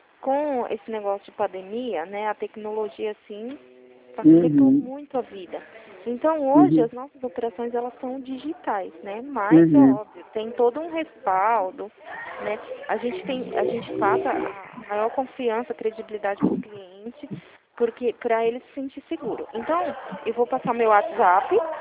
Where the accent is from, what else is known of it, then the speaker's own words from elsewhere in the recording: São José dos Campos, São Paulo, Brazil; eu sou de São José dos Campos, no centro de São José dos Campos